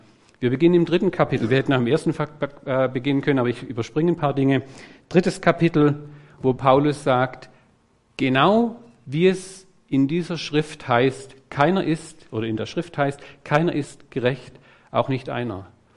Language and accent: German; Baden-Württemberg, Germany; Als Schwabe habe ich natürlich einen Kugelschreiber mitgenommen